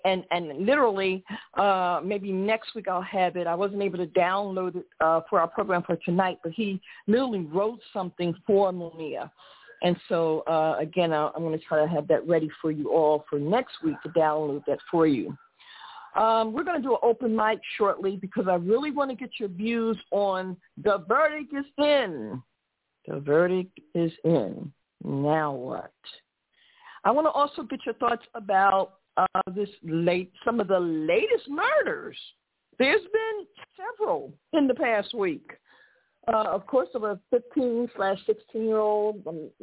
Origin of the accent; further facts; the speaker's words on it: Philadelphia, Pennsylvania, United States; And so, you know, again, I'm from Philly, so I'm used to seeing that.